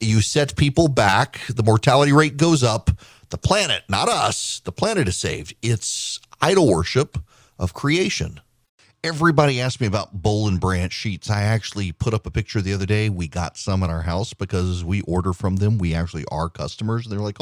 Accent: Dubai, United Arab Emirates; One of the highlights of my life as a kid growing up in Dubai was our class

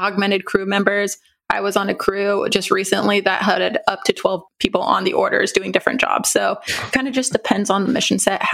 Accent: Vacaville, California, United States; I am originally from Vacaville, California, grew up a military brat.

